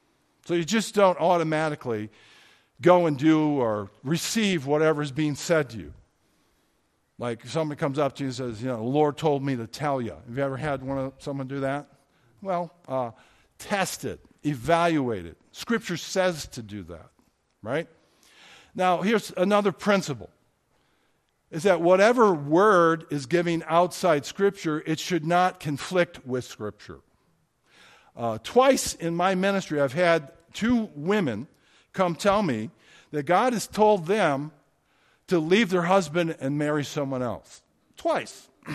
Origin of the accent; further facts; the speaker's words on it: Detroit, Michigan, United States; No, I'm from the Detroit area, but I go to college at Spring Arbor.